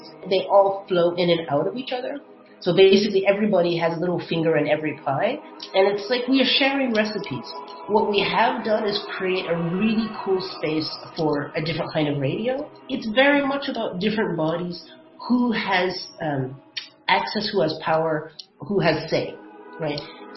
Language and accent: English; United States; now in Germany; I'm American, so you see a huge difference. I'm not going to brag about Germany.